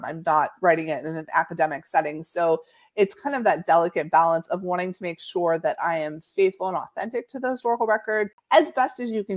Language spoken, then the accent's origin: English; Florida, United States; I'm originally from Florida, and so I always love a story with a Florida element